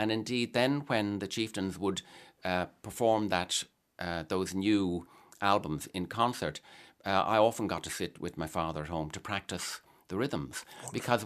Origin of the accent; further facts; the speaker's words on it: Blackrock, Leinster, Ireland; In the earlier years, we grew up in Black Rock, and my parents' house was in Black Rock